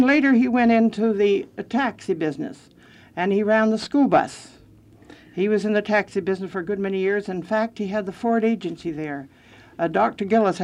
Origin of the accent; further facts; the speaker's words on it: Dawson City, Yukon, Canada; born there; I was born in Dawson City, April the 29th, 1904.